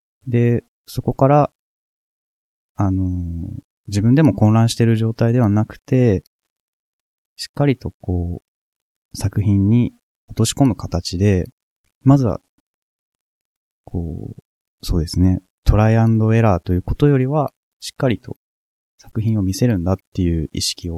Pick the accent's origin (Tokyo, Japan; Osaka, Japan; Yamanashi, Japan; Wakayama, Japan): Tokyo, Japan; Futako-Tamagawa; 二子玉川、僕が生まれ育った町っていうものが、こう、再開発で、どんどん壊されていって